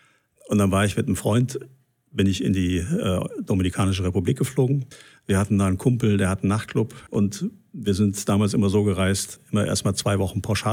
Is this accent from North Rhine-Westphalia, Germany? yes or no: yes; Waldbrühl, North Rhine-Westphalia, Germany; Ich bin eigentlich christlich aufgewachsen. Meine Eltern sind in eine freie evangelische Gemeinde gegangen, in Waldbrühl, da wo ich herkomme.